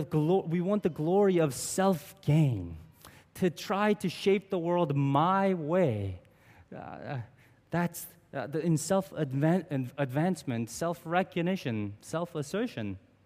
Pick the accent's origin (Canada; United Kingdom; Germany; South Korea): South Korea; now in United States; when I was a young immigrant in the U.S. I grew up in Korea, which is a lot like Hong Kong, in that it's a very Confucianistic world where pastors are very much honored.